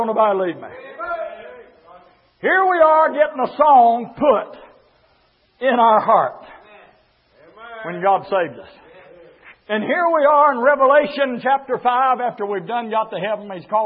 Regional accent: Indiana, United States; I didn't say that right. I'm from Indiana.

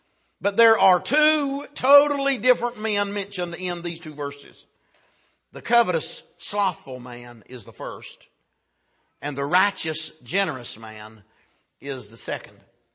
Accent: North Carolina, United States; I'm from North Carolina. Anybody that played against North Carolina, I was for them.

